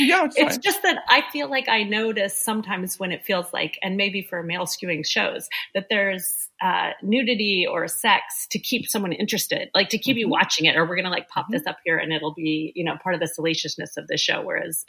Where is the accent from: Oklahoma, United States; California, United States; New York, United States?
Oklahoma, United States; And I grew up in Oklahoma.